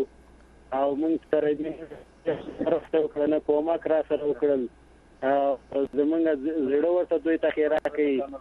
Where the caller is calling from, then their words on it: Baghlan, Afghanistan; له بغلانه مې در ته زنګ وهلی ده